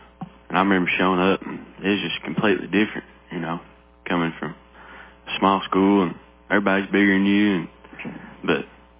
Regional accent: Hermitage Springs, Tennessee, United States; No, I come from Hermer Springs, across the river.

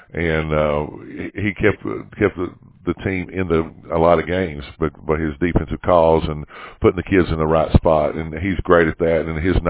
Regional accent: Cookeville, Tennessee, United States; I'm originally from Cookeville

